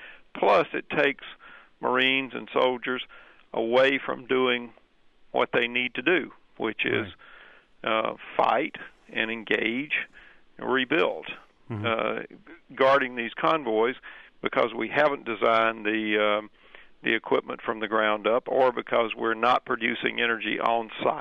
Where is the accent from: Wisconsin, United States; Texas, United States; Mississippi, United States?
Mississippi, United States; It was built in my home state of Mississippi